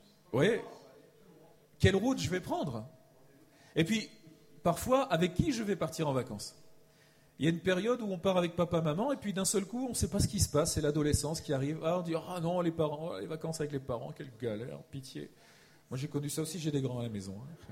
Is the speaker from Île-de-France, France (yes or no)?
no; Brittany, France; moi, je suis breton et le désert, je ne suis pas trop habitué. Je connais les monts d'Arrée un peu